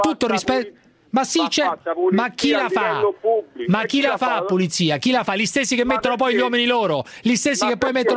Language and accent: Italian; Rome, Lazio, Italy; now in Milan, Italy; Mi sento profondamente milanese, pur essendo romano, è diventata la mia città